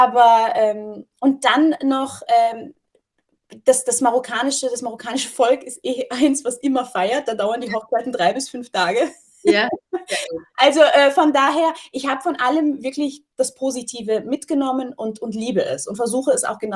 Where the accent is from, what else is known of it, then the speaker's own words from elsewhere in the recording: Cologne, North Rhine-Westphalia, Germany; Und ja, genau, ich bin kölsche Mädchen.